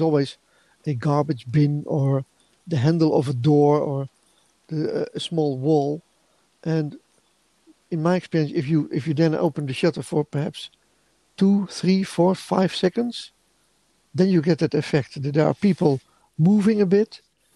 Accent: Netherlands; English is a second language; Well, here in the Netherlands, in my hometown, when you go on to the city center on a Saturday, it's almost like COVID isn't existing anymore.

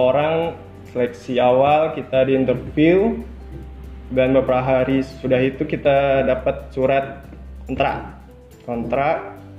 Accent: Payakumbuh, West Sumatra, Indonesia; born there; Aku lahir di Payakumbu, 9 November tahun 2000.

